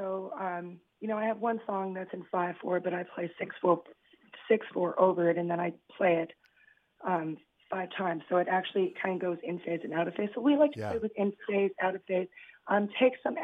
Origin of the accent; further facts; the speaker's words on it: Canada; looking as a Canadian, and my mom is like an immigrant from Germany.